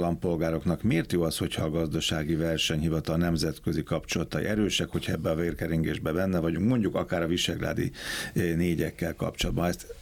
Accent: Hungary; És én, mint magyar fogyasztó, ki vagyok szolgáltatva egy külföldről szolgáltató piaci szereplőnek

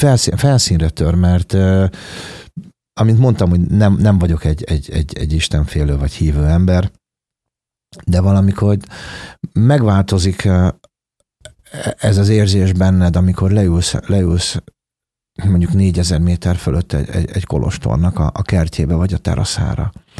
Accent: Hungary; mert ugye én ide születtem, itt nőttem fel Magyarországon, mindenem ide köt

